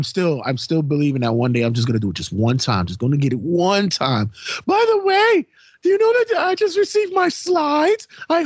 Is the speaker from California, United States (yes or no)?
no; New York, United States; accent: New York; I don't know if my New York accent is getting through fully for everybody